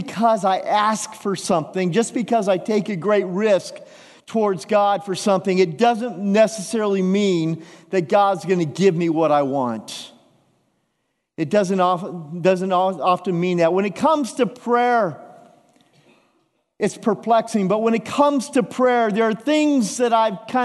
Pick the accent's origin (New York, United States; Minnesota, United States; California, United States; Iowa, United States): Iowa, United States; Des Moines; I was probably in second grade, and I was walking home from McKinley Elementary School in Des Moines, Iowa, on the poor side of town